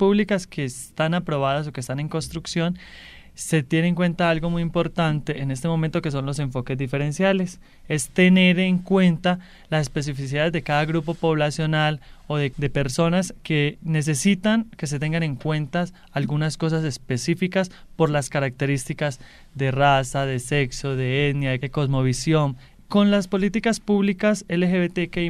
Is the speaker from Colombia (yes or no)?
yes; Antioquia, Colombia; now in Pasto, Colombia; Dado que yo no soy pastusa, soy pastusa de corazón, amo esta región, amo esta ciudad y su gente, soy antioqueña.